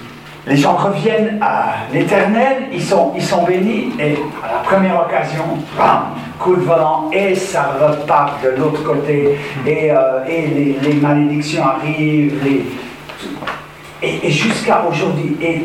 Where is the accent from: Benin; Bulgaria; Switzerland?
Switzerland; Parce qu'en France, vous avez quand même un peu plus de raison d'avoir peur que chez nous en Suisse.